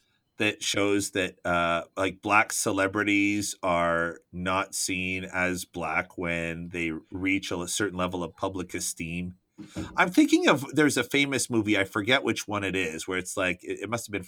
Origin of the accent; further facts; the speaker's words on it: Canada; I'm Canadian, so it's like a thing.